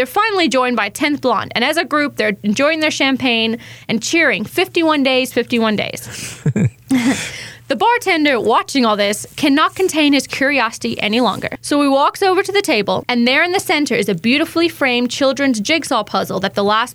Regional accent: South Africa; there was a candy growing up in South Africa called a fizzer

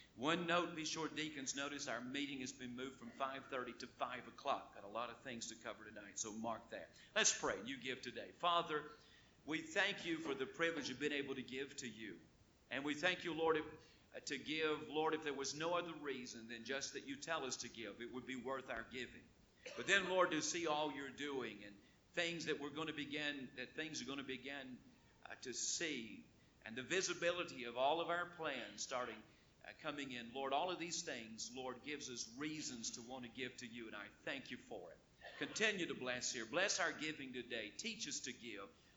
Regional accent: Lexington, North Carolina, United States; last Sunday I helped dedicate a building in Lexington, North Carolina. That's my hometown.

